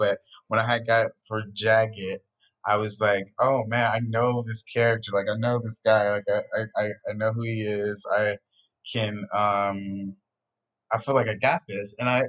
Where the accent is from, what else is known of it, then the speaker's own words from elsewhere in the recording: Atlanta, Georgia, United States; now in California, United States; Like I'm from Atlanta.